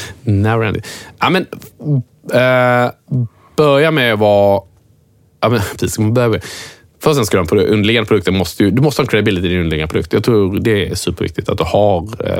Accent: Skåne, Sweden; accent: Scanian; Jag pratar skånska.

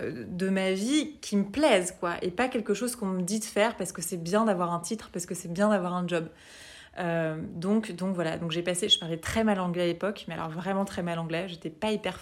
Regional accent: Lyon, Auvergne-Rhône-Alpes, France; j'étais à Lyon à l'époque, donc moi je suis lyonnaise, et donc j'étais à Lyon

